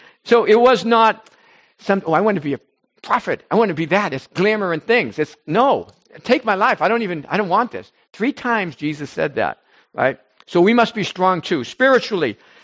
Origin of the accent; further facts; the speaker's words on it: Boston, Massachusetts, United States; I thought of growing up in Boston, you know, Boston's like Philadelphia, the cradle of liberty and all this